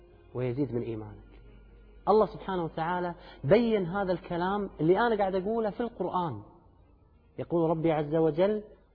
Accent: Kuwait; أنا أدعوكم الآن إلى ديرتي، فحياكم الله في الكويت.

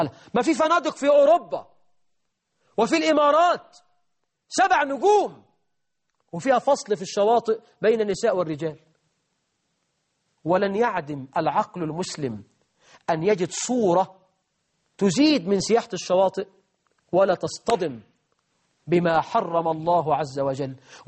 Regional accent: Egypt; هو أنا مش من مصر ولا إيه؟

